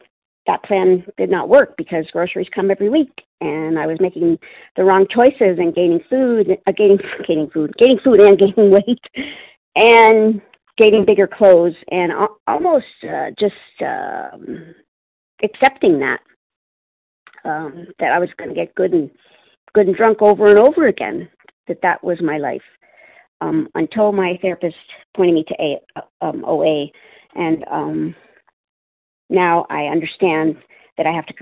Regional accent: Palmdale, California, United States; I'm from Palmdale, California.

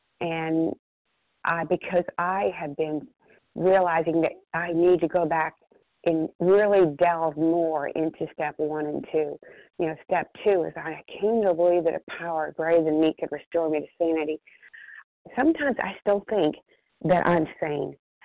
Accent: Athens, Georgia, United States; I'm from Overeater from outside Athens, Georgia.

